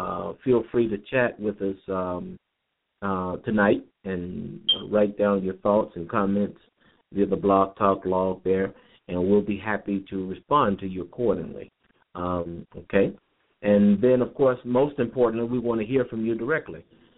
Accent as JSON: {"language": "English", "town": "Chicago", "region": "Illinois", "country": "United States", "lives_now": "Nashville, United States", "said": "I'm originally from Chicago and came here to attend Fisk University"}